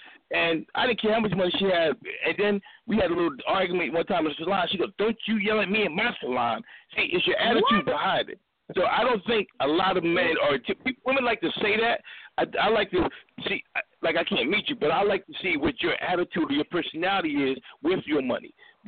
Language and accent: English; Philadelphia, Pennsylvania, United States; where I grew up on the East Coast is different, Philly.